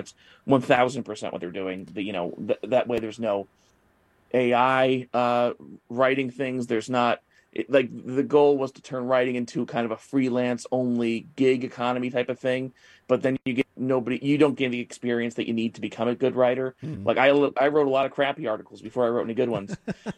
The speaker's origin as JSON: {"language": "English", "region": "New York", "country": "United States", "tie": "born or raised there", "said": "I grew up in Orange County, New York, which is about an hour north of New York City, give or take."}